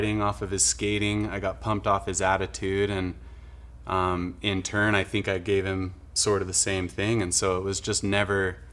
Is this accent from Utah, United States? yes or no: yes; Farmington, Utah, United States; Grew up in Utah, Farmington, kind of north of Salt Lake there, little town